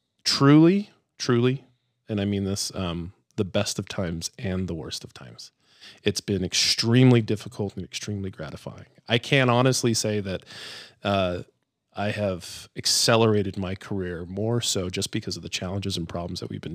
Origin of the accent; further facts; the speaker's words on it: Phoenix, Arizona, United States; But growing up in Phoenix, we would have these pool parties and they would always have to be at midnight because it's just too hot.